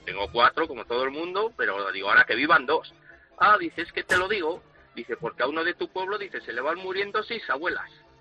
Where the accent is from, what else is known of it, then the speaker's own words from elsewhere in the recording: Frómista, Castile and León, Spain; Coño, ¿de dónde eres? Pues de Palencia. Pues joder, ¿pero de Palencia? Sí, digo, ¿de dónde? Pues de Fromista.